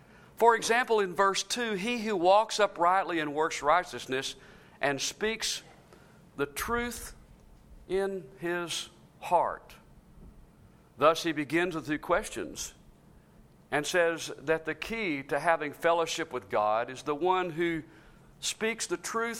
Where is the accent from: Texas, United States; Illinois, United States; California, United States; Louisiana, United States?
Texas, United States; Dallas; Back when I was growing up in Dallas, we used to have a local TV station that would come on with a used car salesman.